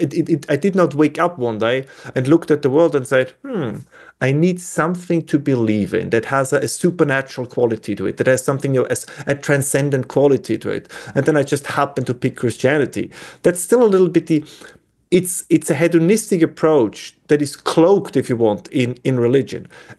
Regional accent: Austria; accent: Austrian/German; English is a second language; as you can tell from my accent as an Austrian/German

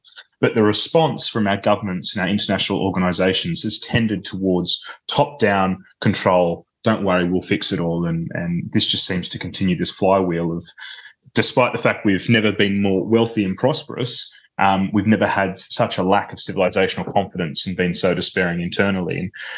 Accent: Australia; No, I am an Aussie, but try not to hold it against me.

